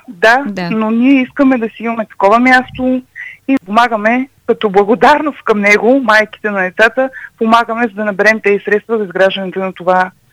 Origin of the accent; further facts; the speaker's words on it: Ruse, Ruse Province, Bulgaria; И ако ние успеем като русенци, ще бъдем много добре